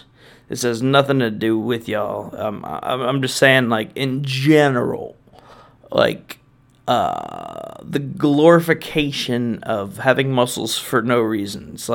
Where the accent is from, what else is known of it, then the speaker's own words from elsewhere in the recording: the South, United States; And second of all, I'm from the South, motherfucker.